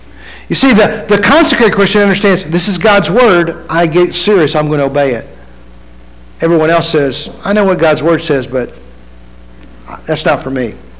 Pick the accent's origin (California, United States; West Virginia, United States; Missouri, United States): West Virginia, United States; And you know, I grew up in West Virginia. We don't eat snacks. We like meals.